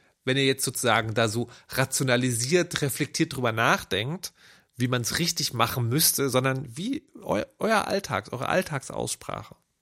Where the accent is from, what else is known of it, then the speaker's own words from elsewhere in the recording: East Germany, Germany; first language German; ich bin im Osten aufgewachsen. Wir hatten damals nichts.